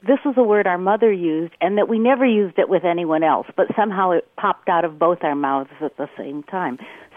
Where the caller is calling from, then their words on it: Honolulu, Hawaii, United States; from Honolulu.